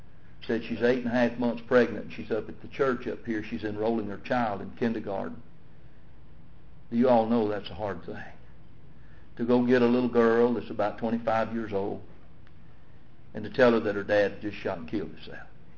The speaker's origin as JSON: {"language": "English", "region": "Alabama", "country": "United States", "said": "I'm from Cherokee County down here in Alabama."}